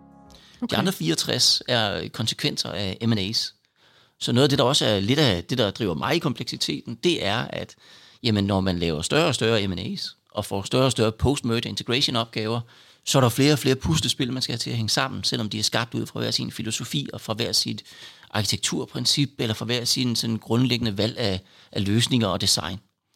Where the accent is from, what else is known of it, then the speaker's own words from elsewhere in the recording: Jutland, Denmark; nu er jeg jo jyde.